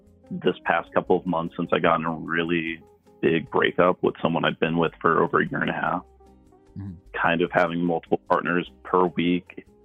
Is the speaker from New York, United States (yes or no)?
no; Houston, Texas, United States; I'm from Houston.